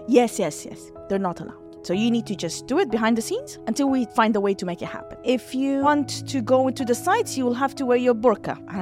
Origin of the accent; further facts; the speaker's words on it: Khartoum, Sudan; So I was born and raised in Khartoum, which is the capital of Sudan.